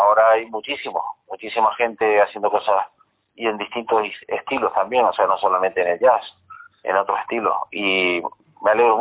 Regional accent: Tenerife, Canary Islands, Spain; also born or lived in Valencia; mi padre ya vivía aquí en Canarias y mi madre también. Lo que pasa es que mi madre casualmente estaba en Valencia y cuando ya tenía un mes ya viajé para Tenerife y ya me crié aquí en Tenerife.

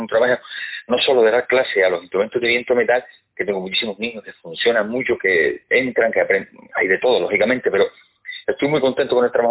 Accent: Arucas, Canary Islands, Spain; yo soy de Bañaderos, en Arucas

